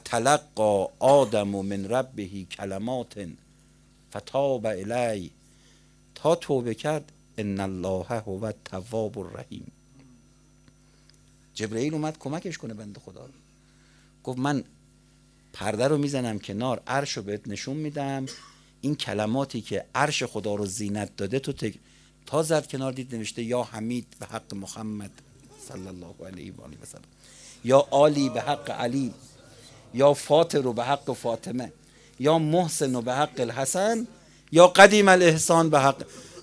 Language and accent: Persian; Tehran, Tehran Province, Iran; رفقای ما از محل ما که حالا اونور تهرانه دیگه، ما غرب تهرانیم دیگه،